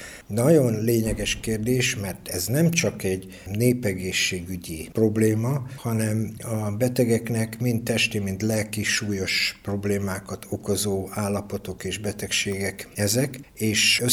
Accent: Debrecen, Hajdú-Bihar, Hungary; Nem mellesleg debreceniként elmondható

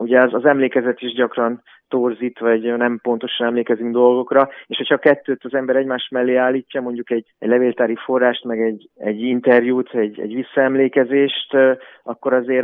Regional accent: Balatonalmádi, Veszprém County, Hungary; hogy ide születhettem a Balaton partjára, pontosan Balatonalmádiba, és akkor így emiatt itt töltöttem a gyermekkoromat

